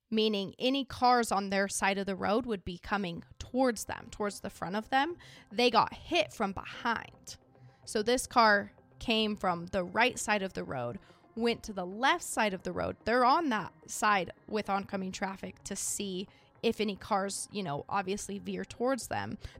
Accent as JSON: {"language": "English", "region": "Idaho", "country": "United States", "said": "You guys know I'm from Idaho. You've been in Idaho."}